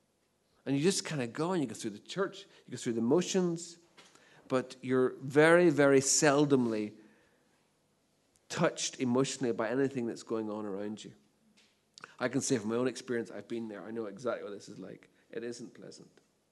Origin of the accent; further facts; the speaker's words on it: Northern Ireland, United Kingdom; I'm the guy from North Antrim Farmer in Hong Kong, you know, feeling humidity for the first time in my life.